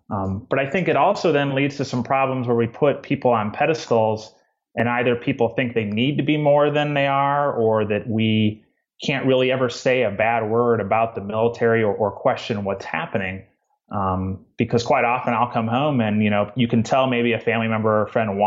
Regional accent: Midwest, United States; now in Georgia, United States; I mean, I'm down in Georgia now. I grew up in the Midwest in a small town, and Georgia has kind of been this culture shock for a lot of reasons.

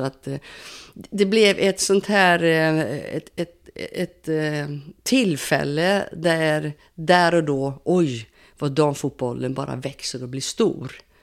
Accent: Sweden; now in Brazil; För mig som svensk så är det självklara saker som borde få ske.

